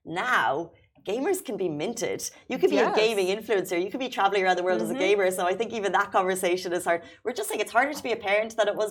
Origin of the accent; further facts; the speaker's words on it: Ireland; I grew up in Ireland.